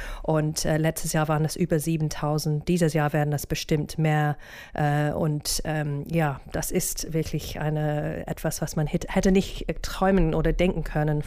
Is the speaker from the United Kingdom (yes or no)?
yes; United Kingdom; German is a second language; now in Germany; jetzt steht in meinem Pass, dass ich Deutsche bin, was für mich auch ein bisschen absurd ist. Also bevor der Referendum war ich ganz glücklich als Britin, Europäerin hier in Deutschland